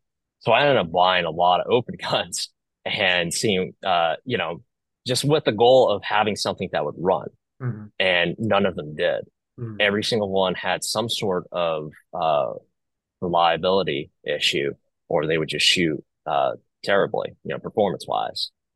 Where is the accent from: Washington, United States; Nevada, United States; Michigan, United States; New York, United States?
New York, United States; And growing up in New York, I never had the opportunity to shoot any pistols, at least easily.